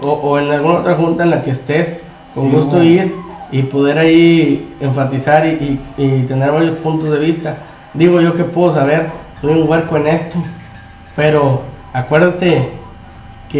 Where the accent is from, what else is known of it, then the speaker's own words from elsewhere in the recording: Mexico; como mexicano estás haciendo exactamente el mismo mugrero